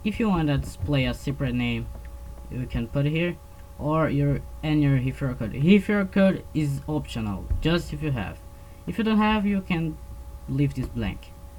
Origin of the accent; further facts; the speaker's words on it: Brazil; English is a second language; In my case, I'm Portuguese from Brazil.